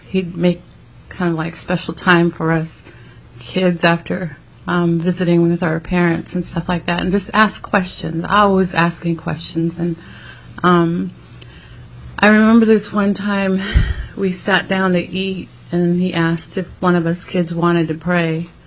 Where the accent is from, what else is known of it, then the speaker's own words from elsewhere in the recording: Angoon, Alaska, United States; I come from Angoon, a little village south of here.